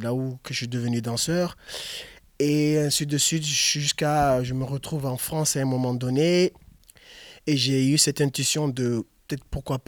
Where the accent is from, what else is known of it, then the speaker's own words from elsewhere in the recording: Grande Comore, Comoros; Je suis un Comorien de la Grande Comore.